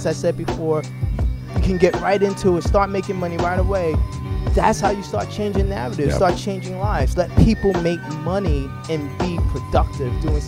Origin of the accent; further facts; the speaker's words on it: Bronx, New York, United States; I'm from the Bronx, like you said. I'm from University Morris Heights, right? Yeah, right around the corner from where … did his thing, right?